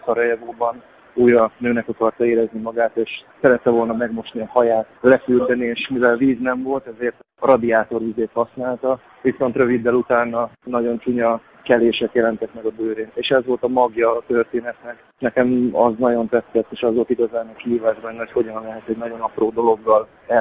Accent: Serbia; born there; Én Szerbiában születtem

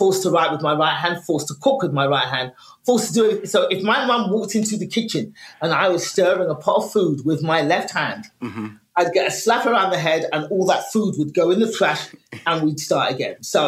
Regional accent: Nigeria; and as a Nigerian, because my family's African, I was born left-handed.

